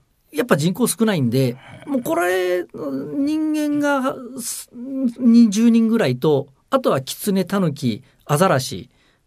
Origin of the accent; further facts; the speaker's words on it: Tokyo, Japan; accent: Tokyo dialect; 大体私は東京弁喋るんで聞こえるらしいんですけどね